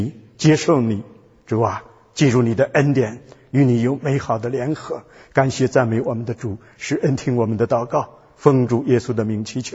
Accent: China; 贾马列，你看我们中国人一听就非常敏感

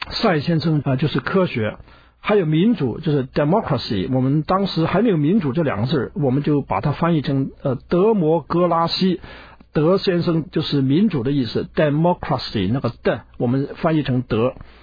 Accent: China; 以前呢，我们中国人呢，在清朝的时候，当西方人来传道的时候

